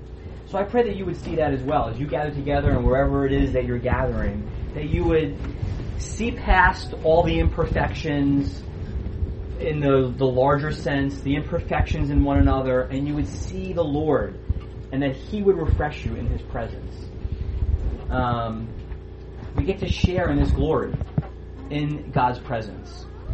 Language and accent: English; New York City, New York, United States; I would agree, like, even though I grew up in New York, I wouldn't still be in New York but for the fact that we had fellowship together.